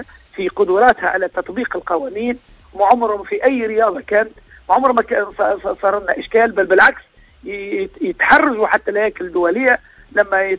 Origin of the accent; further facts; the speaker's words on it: Tunisia; احنا مواطنين تونسيين